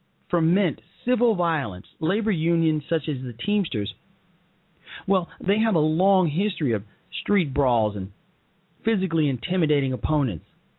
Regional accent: Chicago, Illinois, United States; This leaves what we in Chicago, my hometown, call political gangsterism.

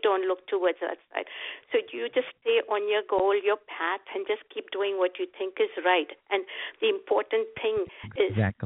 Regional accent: India; now in United States; because I am from India. When I was growing up there

